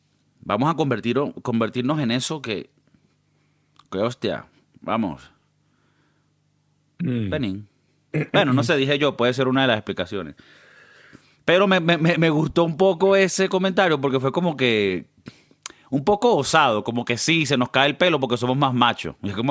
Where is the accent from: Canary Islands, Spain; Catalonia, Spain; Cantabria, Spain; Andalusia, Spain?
Canary Islands, Spain; pero somos canarios.